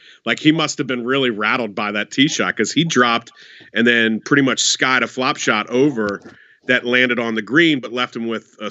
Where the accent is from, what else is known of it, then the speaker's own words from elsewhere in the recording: Midwest, United States; But then again, I grew up in the Midwest.